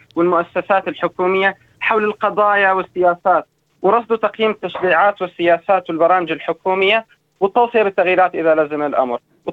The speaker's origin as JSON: {"language": "Arabic", "country": "Syria", "also_born_or_lived": "Egypt", "moved": "yes", "lives_now": "Sydney, Australia", "said": "أنا طلعت من سوريا بداية 2013، كانت عز الحرب، وتوجهنا إلى مصر."}